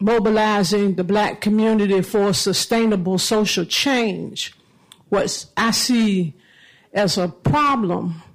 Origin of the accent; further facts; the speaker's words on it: Richmond, Virginia, United States; I'm from Richmond, Virginia.